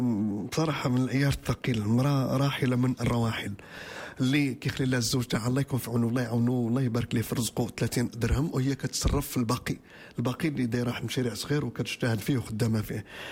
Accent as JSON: {"language": "Arabic", "country": "Morocco", "said": "حنا كنا مغاربه وكنا عايشين في نفس البيئه"}